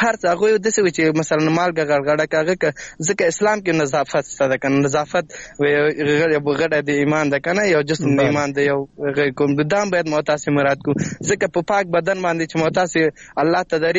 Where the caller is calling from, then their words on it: Laghman, Afghanistan; اړیکه مې له لغمان څخه نیولې ده.